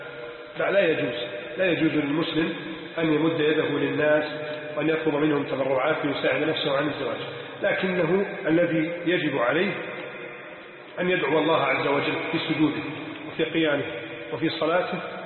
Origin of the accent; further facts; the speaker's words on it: Egypt; بلدنا مصر